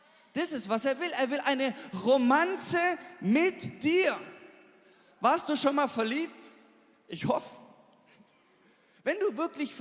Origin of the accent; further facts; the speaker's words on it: Baden-Württemberg, Germany; jetzt für mich als Schwabe